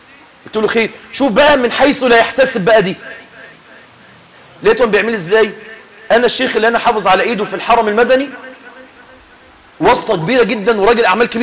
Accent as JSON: {"language": "Arabic", "town": "Mansoura", "region": "Dakahlia", "country": "Egypt", "said": "انا دلوقتي من المنصوره، فاحنا واخدين اكل معانا واحنا طالعين من المنصوره"}